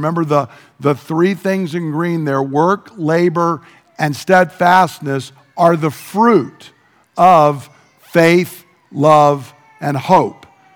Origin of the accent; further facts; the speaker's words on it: United States; I am a male, I am gonna vote in political things, I am an American, I serve as a Marine.